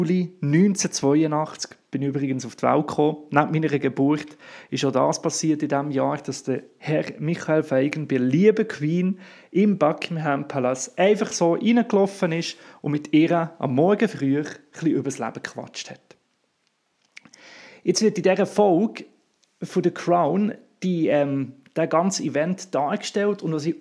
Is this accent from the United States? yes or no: no; Switzerland; habe ich als Schweizer keine Ahnung